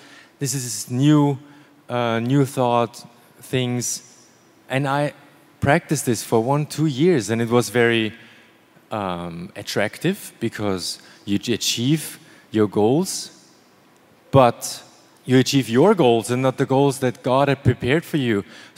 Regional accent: Austria; I'm from Austria in the middle of Europe, and I want to share a little story with you. So I grew up on a farm.

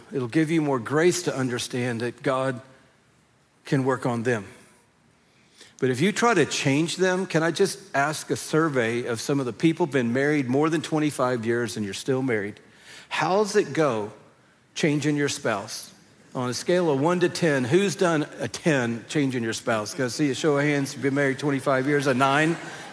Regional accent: Atlanta, Georgia, United States; I grew up in Atlanta, Georgia, and hadn't been through the drive-thru at Del Taco.

